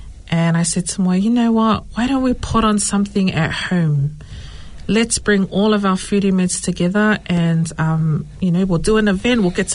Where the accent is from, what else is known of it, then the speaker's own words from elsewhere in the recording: Mangere, Auckland, New Zealand; I am born and raised in Mangere, South Auckland.